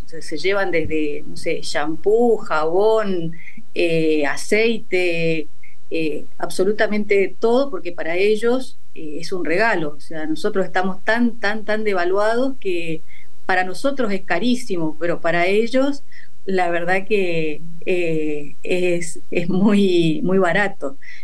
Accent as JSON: {"language": "Spanish", "town": "San Rafael", "region": "Mendoza", "country": "Argentina", "said": "Yo soy particularmente de San Rafael, que está al sur de la provincia."}